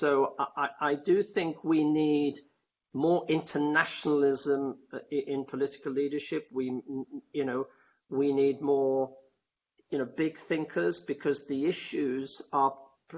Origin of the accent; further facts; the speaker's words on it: United Kingdom; I'm not the expert, I'm just a Brit.